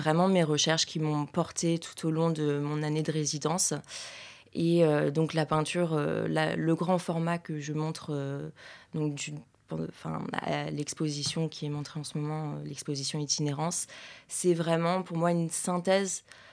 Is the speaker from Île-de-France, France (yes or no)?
yes; Paris, Île-de-France, France; parce que moi, je suis parisienne.